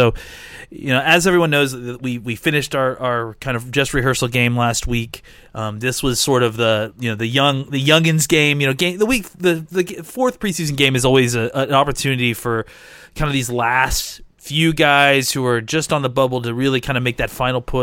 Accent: Texas, United States; Obviously, again, as a Texan, I feel for you

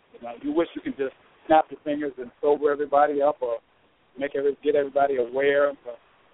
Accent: Minneapolis, Minnesota, United States; And you know, I'm from Minneapolis.

